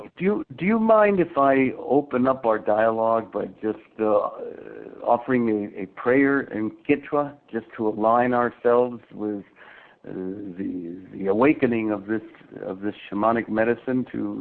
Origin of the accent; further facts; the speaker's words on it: Peru; also born or lived in Lima / Pucallpa / Chiclayo; Born and raised in Peru. Born in the district of Lima called Lince.